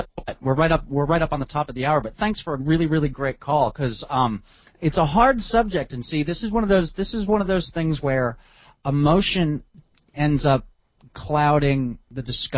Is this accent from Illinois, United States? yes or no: no; New Jersey, United States; I grew up in Jersey, so I kind of know where you're coming from